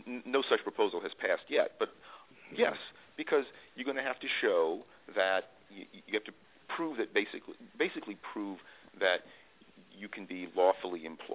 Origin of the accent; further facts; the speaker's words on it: Louisiana, United States; moved away as an adult; now in Virginia, United States; I was born and raised in Louisiana. Now I live in Virginia, where I've lived for most of my adult life. I'm an immigrant from Louisiana to Virginia.